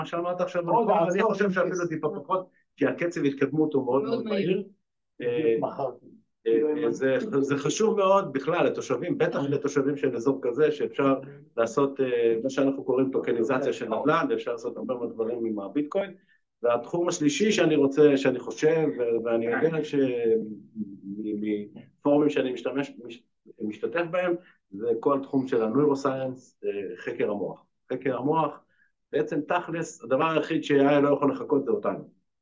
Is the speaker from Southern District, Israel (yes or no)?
yes; Shareshet, Southern District, Israel; אני יליד מושב שרשרת, יליד של הנגב, גדלתי בקריית החינוך הזאתה